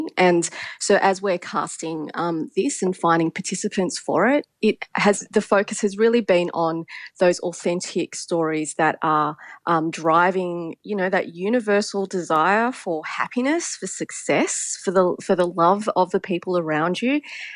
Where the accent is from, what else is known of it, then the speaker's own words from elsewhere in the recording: Australia; and I really care as an Australian, that we are telling stories that are ours on our terms, that are for us.